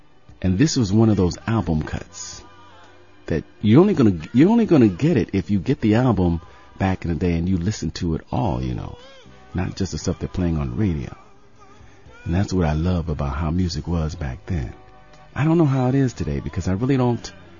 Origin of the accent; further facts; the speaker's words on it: Ohio, United States; She went to college in Ohio. We're from Ohio, so I had to deal with all that.